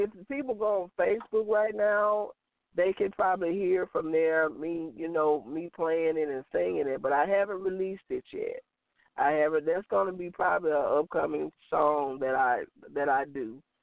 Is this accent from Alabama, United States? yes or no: yes; Aliceville, Alabama, United States; in my community where I grew up in Aliceville